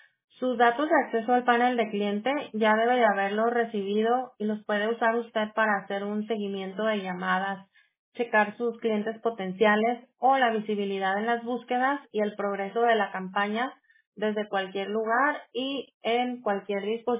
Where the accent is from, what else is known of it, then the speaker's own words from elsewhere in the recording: Jalisco, Mexico; No, soy de Jalisco.